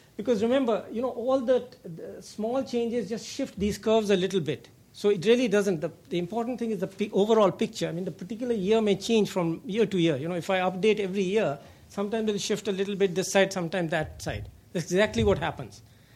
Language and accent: English; India; I've been very conservative because, you know, as an Indian, but as an academic, I have to be self-correcting.